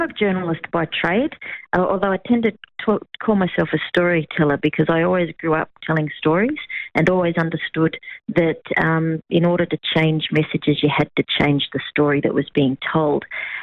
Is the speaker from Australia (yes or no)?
yes; Central Australia, Australia; because I'm an Arunta, so I'm from Central Australia, but I'm currently sitting on Boonwurrung country, part of the Kulin Nation